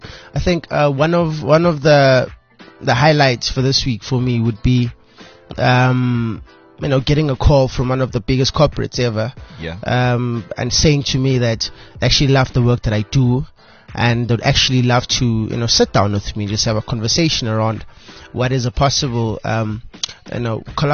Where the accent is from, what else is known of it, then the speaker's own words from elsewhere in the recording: Gauteng, South Africa; because you understand that I'm from the Val.